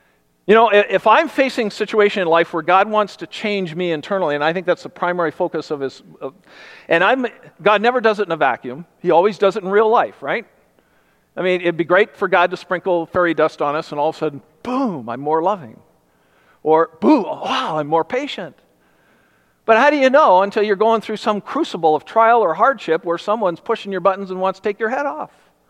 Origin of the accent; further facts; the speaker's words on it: Canada; born there; even though I was born in Canada